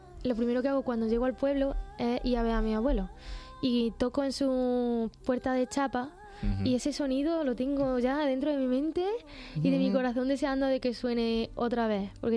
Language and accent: Spanish; Andalusia, Spain; la música clásica de mi tierra, que es el flamenco, y el blues, el soul. Escuchaba el alma que hay detrás, la capacidad de contar sus penas, como en Andalucía también tenemos.